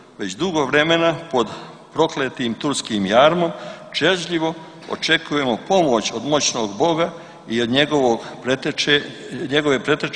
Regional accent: Montenegro; mi smo Crnogorci malo samovoljni

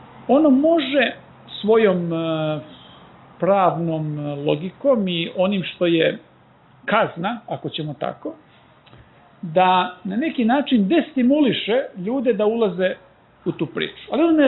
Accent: Zlatibor District, Serbia; ja sam odrastao na Zlataru, to je isto lepa planina poput ove

